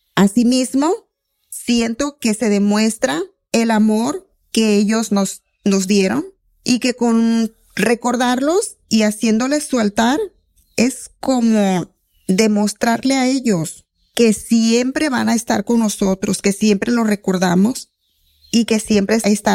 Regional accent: Mexico; es algo que a nosotros nos representa como mexicanos.

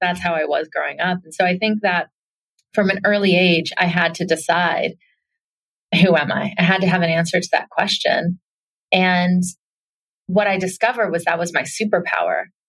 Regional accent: Atlanta, Georgia, United States; I was growing up in Atlanta, I was a little bit of a rebellious spirit.

